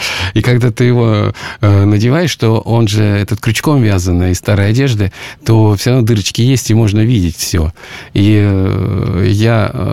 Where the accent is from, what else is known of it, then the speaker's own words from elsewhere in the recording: Nizhniye Sergi, Sverdlovsk Oblast, Russia; born there; потому что я родился на Урале, в Свердловской области, в небольшом городке Нижний Сергей